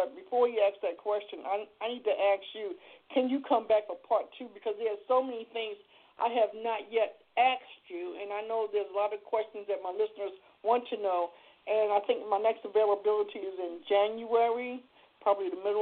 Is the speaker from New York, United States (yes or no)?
yes; Woodstock, New York, United States; I grew up in the Woodstock area, so you know that's what we're doing, loving everybody, you know.